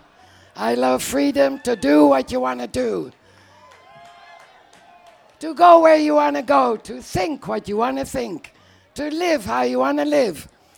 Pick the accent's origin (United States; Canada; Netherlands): Netherlands; Amsterdam, North Holland; from Amsterdam, and I have the Pollinator Company.